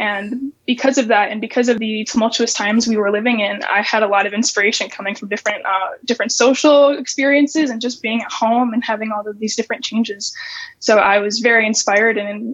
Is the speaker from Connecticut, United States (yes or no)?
no; Ogden Dunes, Indiana, United States; So I grew up in Northwest Indiana. I grew up in Ogden Dunes, which is a little tiny town next to the Indiana Dunes.